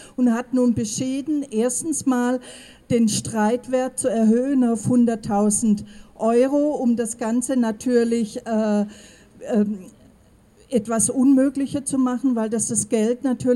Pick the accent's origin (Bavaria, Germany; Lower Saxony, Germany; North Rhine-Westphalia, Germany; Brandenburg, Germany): North Rhine-Westphalia, Germany; Marl; und ich komme aus Marl.